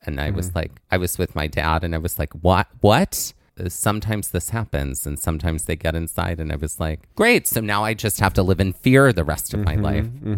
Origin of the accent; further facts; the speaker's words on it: Mississippi, United States; Growing up in Mississippi, you either adjust yourself to the fact that not only are they enormous, but they also fly